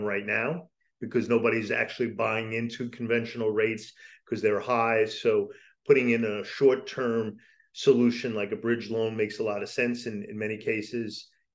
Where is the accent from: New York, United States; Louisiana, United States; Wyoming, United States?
New York, United States; Now, I'm from New York.